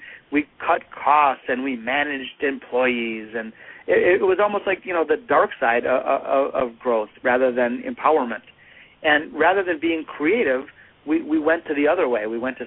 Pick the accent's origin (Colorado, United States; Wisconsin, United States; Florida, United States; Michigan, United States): Michigan, United States; Detroit; You know, I'm a Detroiter, and born and raised in Detroit.